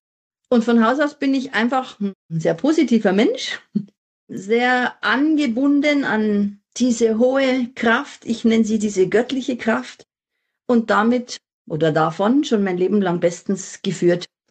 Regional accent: Regensburg, Bavaria, Germany; ich bin in Regensburg geboren. Wahrscheinlich habe ich mir das schon ausgesucht von Wolke 7. Ich liebe diese Stadt. Ich sage immer, das ist die schönste Stadt der Welt. Ich habe noch nie woanders gelebt

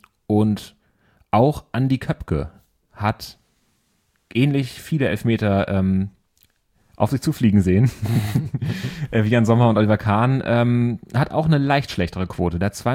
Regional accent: Berlin, Germany; Und das hätte man in vorigen Saisons als Berliner auf jeden Fall unterschrieben.

